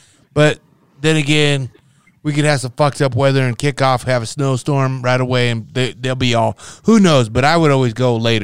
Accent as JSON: {"language": "English", "region": "Nebraska", "country": "United States", "tie": "born or raised there", "said": "So True Value, when I grew up in Nebraska, it used to be called Gibson's."}